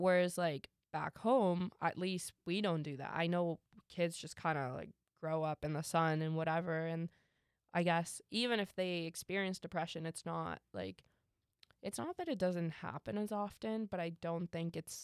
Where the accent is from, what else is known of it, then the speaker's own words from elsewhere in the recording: Canada; growing up in Canada, there's more of a different culture regarding that.